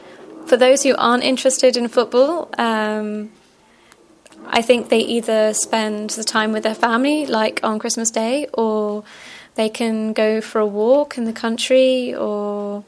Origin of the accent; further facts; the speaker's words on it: London, United Kingdom; I'm from London in England.